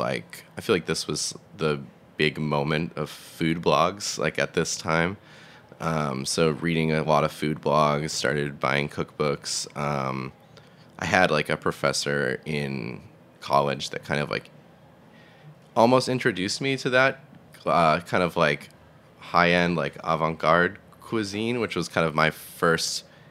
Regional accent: Massachusetts, United States; I grew up in Massachusetts, like 30 minutes south of Boston, in the suburbs.

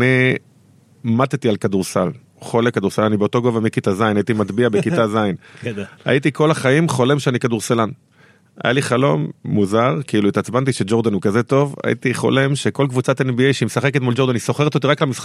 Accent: Bnei Brak, Tel Aviv District, Israel; גדלתי בפרדסקאט, זה היה במקלט, במתנס לידי, וזה היה ענף הספורט היחיד שהיה.

